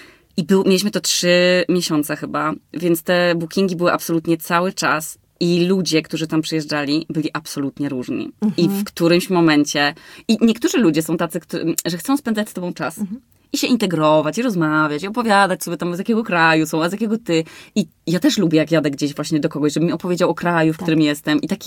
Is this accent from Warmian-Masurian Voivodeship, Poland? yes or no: yes; Olsztyn, Warmian-Masurian Voivodeship, Poland; A to niedaleko mnie, bo ja jestem z Olsztyna.